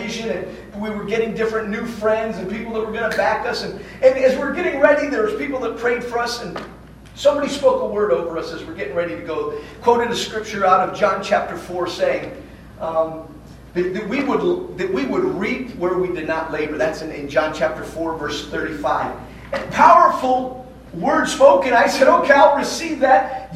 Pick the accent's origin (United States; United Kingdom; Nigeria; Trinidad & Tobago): Nigeria; When I was growing up in Nigeria, and I kind of alluded to this, I grew up as an MK myself. My parents were missionaries in the nation of Nigeria. Back in the 70s when we moved there, I was a younger boy.